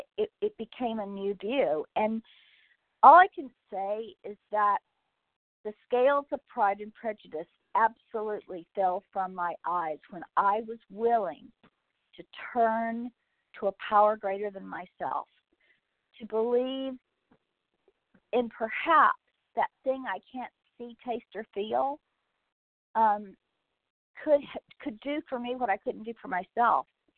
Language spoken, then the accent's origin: English; California, United States; from Southern California, recovered today by the grace of God.